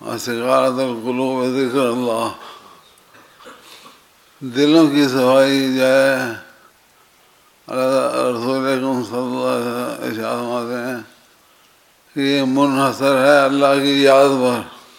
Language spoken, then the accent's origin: Urdu; Sialkot, Punjab, Pakistan; born there; چونکہ میں سیالکوٹ میں پیدا ہوا ہوں